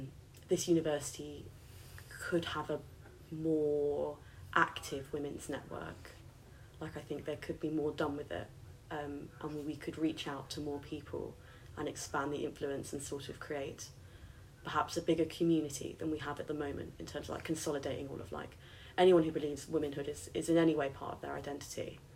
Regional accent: South East England, United Kingdom; accent: RP; if you hadn't guessed by the unbelievable RP, I'm from Surrey.

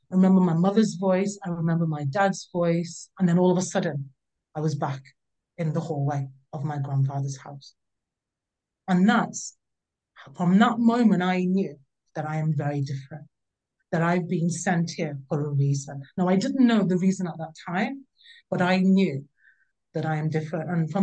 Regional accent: Birmingham, West Midlands, United Kingdom; born there; My parents are both from Northern India. They're from the Punjab. And I was born in Birmingham in the UK.

